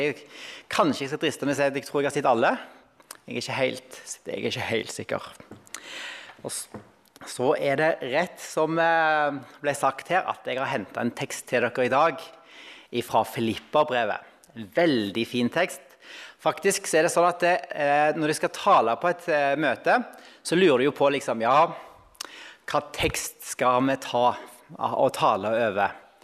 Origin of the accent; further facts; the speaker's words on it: Horneland, Vestland, Norway; Dere hører jo hvor jeg kommer fra, gjør dere ikke det? Ja, jeg kommer fra Horneland, Bedehus. Jeg hører dere vel på dialekten, nei da. Så vi har flyttet til Stord